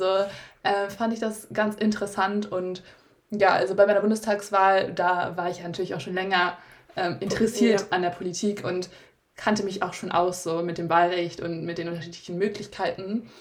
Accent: Schleswig-Holstein, Germany; die letzte Landtagswahl, ich komme aus Schleswig-Holstein, war 2017

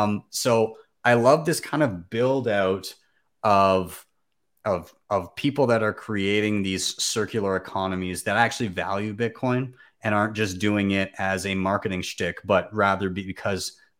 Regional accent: Canada; because I'm Canadian

